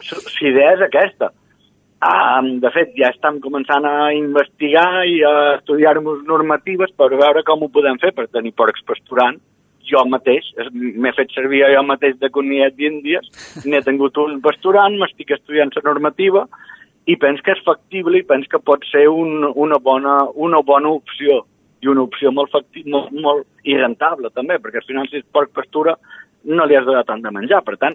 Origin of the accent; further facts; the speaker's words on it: Sant Josep, Balearic Islands, Spain; he format part de la colla de Sant Josep, jo som de Sant Josep.